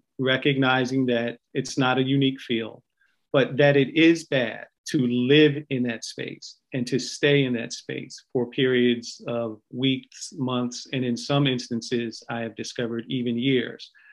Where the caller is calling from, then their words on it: Washington, District of Columbia, United States; Today, I am tuning in from Washington, D.C.